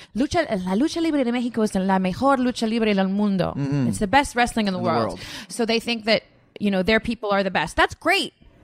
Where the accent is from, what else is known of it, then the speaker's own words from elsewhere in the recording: Canada; because I am Caucasian, or because I come from Canada